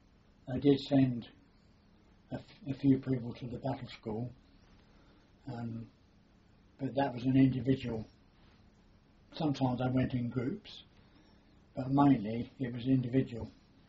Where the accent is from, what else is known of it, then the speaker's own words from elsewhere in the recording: East of England, United Kingdom; because we come from Norfolk